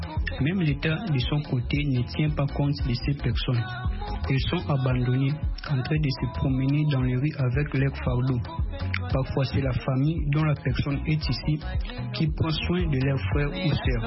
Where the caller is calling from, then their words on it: Kinshasa, DR Congo; depuis Kinshasa. Chez nous, en RDC, précisément à Kinshasa